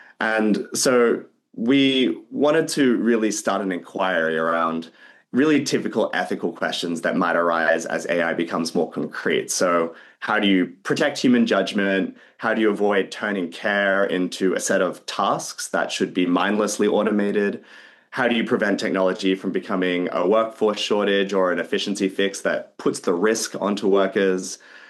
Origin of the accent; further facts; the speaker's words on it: Australia; now in United States; I grew up in Australia and came up in traditions around gender justice, immigrant justice, LGBTQ movements.